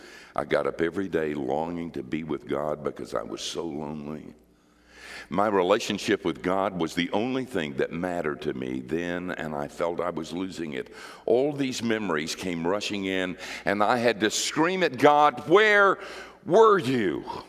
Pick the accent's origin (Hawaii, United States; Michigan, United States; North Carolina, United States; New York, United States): North Carolina, United States; we came back from North Carolina, the mountains, where I grew up, to be in Hurricane Andrew.